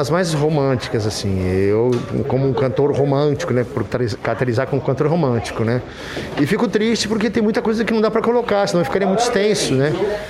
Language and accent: Portuguese; Atibaia, São Paulo, Brazil; a gente programa o próximo lá para a minha cidade, que é Atibaia